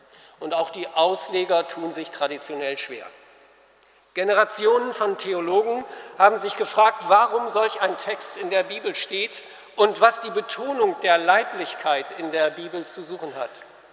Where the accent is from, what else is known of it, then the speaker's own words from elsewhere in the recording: Northern Germany, Germany; bin ich als Norddeutscher hin und her gerissen